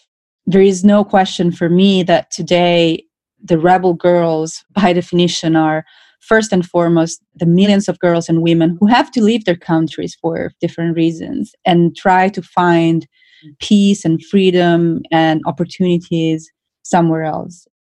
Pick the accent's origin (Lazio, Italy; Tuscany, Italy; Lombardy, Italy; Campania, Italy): Tuscany, Italy; English is a second language; moved away as an adult; now in United States; I come from Italy, from Tuscany, when you move to a different country, I moved to the US in 2012